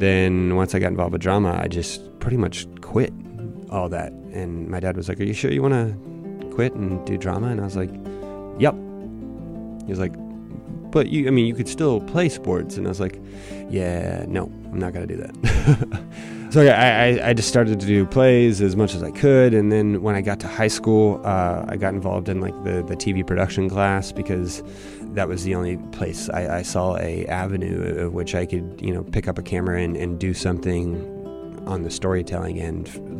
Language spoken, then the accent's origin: English; New Hampshire, United States; born there; I was born in New Hampshire. My father was in the Air Force, so we weren't long anywhere.